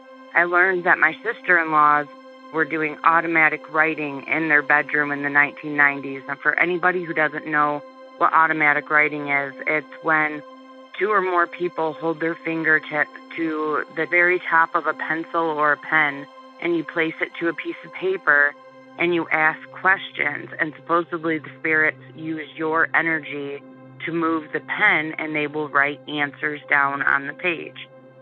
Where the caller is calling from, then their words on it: North Branch, Michigan, United States; I'm calling from North Branch, Michigan.